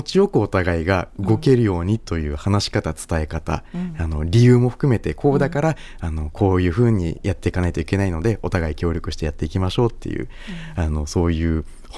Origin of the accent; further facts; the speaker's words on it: Kyushu, Japan; でもそれはもう僕も九州男児なので似たようなところはありますので